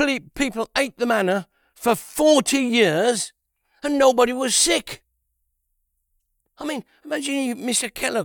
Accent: Worcester, West Midlands, United Kingdom; Jesus came from heaven, just as sure as I come from Worcester, where my dad lived.

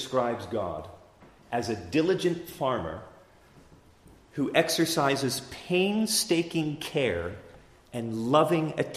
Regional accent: New Jersey, United States; now in Canada; I'm from New Jersey originally, and I'm up here in Ontario, you know?

